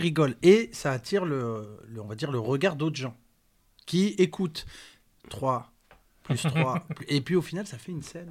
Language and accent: French; Marrakesh, Marrakesh-Safi, Morocco; Moi, je suis de Marrakech.